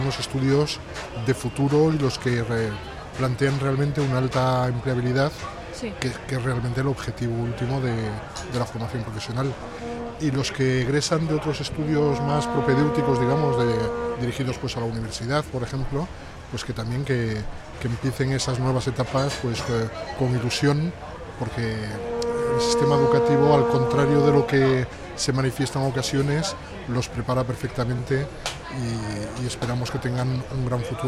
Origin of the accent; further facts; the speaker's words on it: Elche, Valencian Community, Spain; aunque yo soy de Elche realmente.